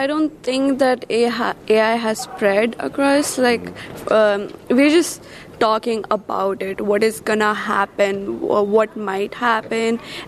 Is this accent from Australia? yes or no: no; India; now in United States; Yes, I'm an international student here at San Jose State. I'm from India, and I'm a graduate student studying mass communication.